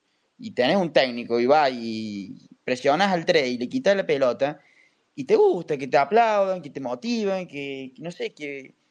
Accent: San Luis, Argentina; Yo no soy de Córdoba. Soy de San Luis.

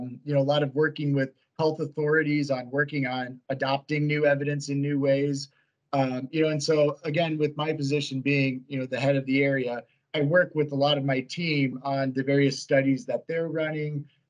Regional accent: Iowa, United States; Again, I'm originally from Iowa. And so University of Iowa having a very strong school of medicine and everything, that was kind of natural choice.

